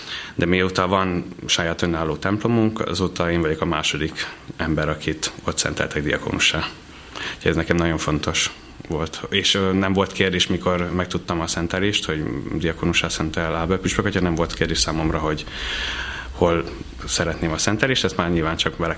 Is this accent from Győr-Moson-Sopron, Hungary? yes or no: no; Nyíregyháza, Szabolcs-Szatmár-Bereg, Hungary; Számomra nagyon fontos, mert én ott, tehát gyerek, ott születtem, tehát Nyíregyháza Borbányán volt a diakónus szentelés